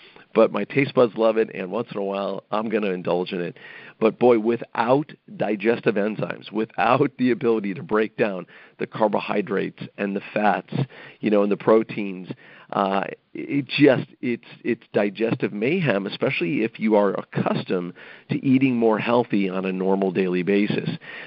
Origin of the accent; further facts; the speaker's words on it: Chicago, Illinois, United States; So here I am back in my hometown of Chicago, and I'm eating and drinking a lot of junk